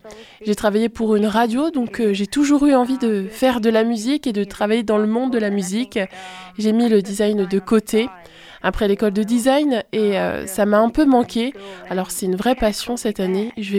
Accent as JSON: {"language": "French", "country": "Italy", "second_language": "French", "moved": "yes", "lives_now": "United Kingdom", "said": "Je viens d'Italie à l'origine, alors je pense qu'en arrivant au Royaume-Uni, j'ai aussi amené mon héritage, mais je pense que je n'avais jamais vu cela avant de déménager de l'Italie."}